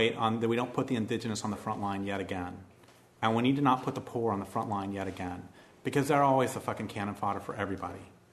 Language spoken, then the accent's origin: English; United States; it wouldn't be their fault if they shoot me the first day there, because I'm an American.